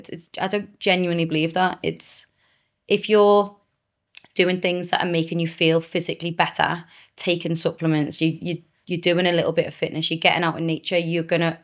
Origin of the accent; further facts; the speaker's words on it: Cyprus; now in England, United Kingdom; Because my whole thing when I grew up in Cyprus was like, I don't get people in England.